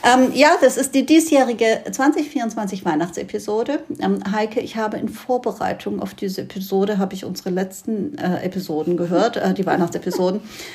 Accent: Baden-Württemberg, Germany; Ja, ich bin Schwabe, schlägt auch durch.

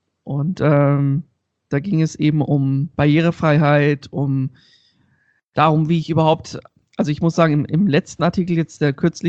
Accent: Nuremberg, Bavaria, Germany; Ich komme aus Nürnberg

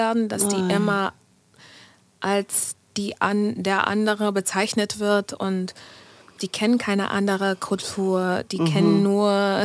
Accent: Cincinnati, Ohio, United States; German is a second language; Ja, ich gebe auch sehr viele Workshops in meiner Heimat, in Cincinnati, auch in Houston.

